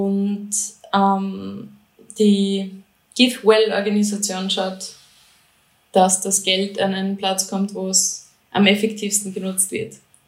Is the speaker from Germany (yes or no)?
no; Austria; now in Zug, Switzerland; Ich bin ursprünglich aus Österreich, wie ich schwer verheimlichen kann. Ich bin seit 7 Jahren in der Schweiz, lebe derzeit in Zug